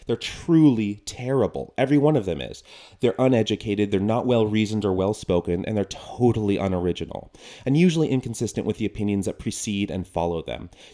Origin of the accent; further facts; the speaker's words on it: Portland, Oregon, United States; I'm from Oregon, one of the hipster hubs of the world. The first bit of non-uterine earth I ever saw was a hospital room in Portland. That's where I was born.